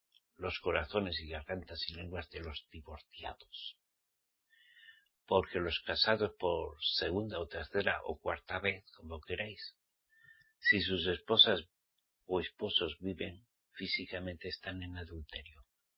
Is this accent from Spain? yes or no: yes; Spain; soy español, soy español.